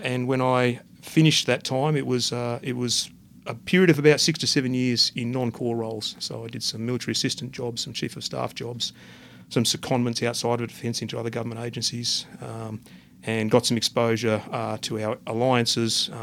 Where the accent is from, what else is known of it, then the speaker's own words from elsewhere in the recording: Canberra, Australian Capital Territory, Australia; also born or lived in Penrith / Adelaide; I was born in Penrith, just outside of Sydney. I did a little stint in Adelaide as a toddler and then moved to Canberra with my family in the late 70s, early 80s. Did all my schooling through Canberra.